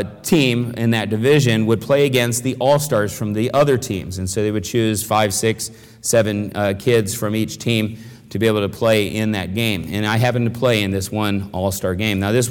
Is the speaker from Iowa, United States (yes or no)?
no; Arlington, Virginia, United States; But I was from Arlington. Now, Arlington, we probably had 40, 50 kids to choose from.